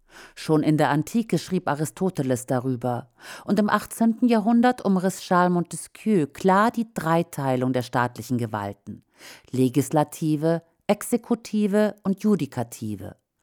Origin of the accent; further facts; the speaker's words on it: Ukraine; So leider auch in meiner Heimat, der Ukraine.